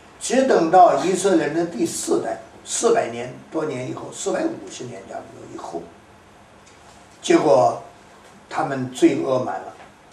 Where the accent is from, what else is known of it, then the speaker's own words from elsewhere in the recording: China; 我们中国人也说嘛